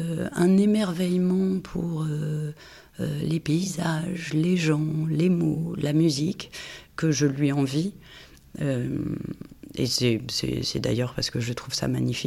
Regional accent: Nantes, Pays de la Loire, France; de Nantes, où mon grand-père était lui-même ténor et ma grand-mère pianiste répétitrice

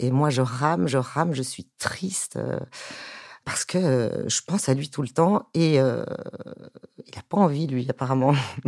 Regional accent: Brussels, Belgium; il y a certains copains de mes anciennes bandes de Bruxelles, parce que je suis de Bruxelles originellement

